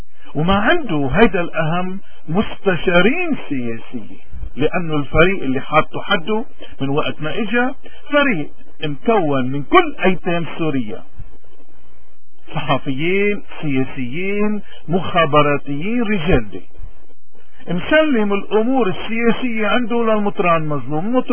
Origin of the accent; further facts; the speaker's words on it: Lebanon; هلا شو وجبنا نحن كلبنانيين كمواطنين؟